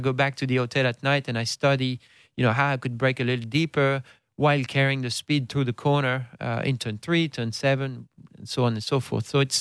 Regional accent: France; English is a second language; 6,000, yeah, in my hometown.

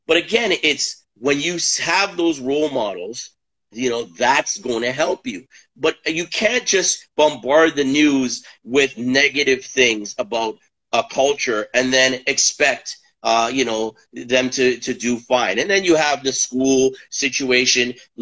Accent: Toronto, Ontario, Canada; I'm born and raised in Toronto, Canada. I don't know any other country. My background is Jamaican.

